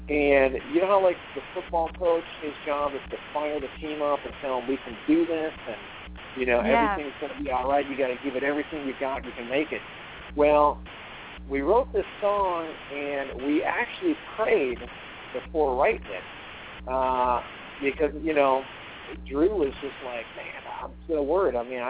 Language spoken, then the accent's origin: English; Burr Ridge, Illinois, United States; I was born and raised in Burridge, Illinois, right outside of Chicago.